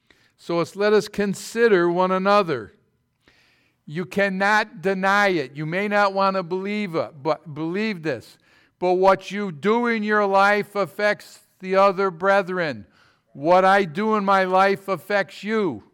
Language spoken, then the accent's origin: English; Sterling, New York, United States; I know I'm from Sterling and I graduated from Red Creek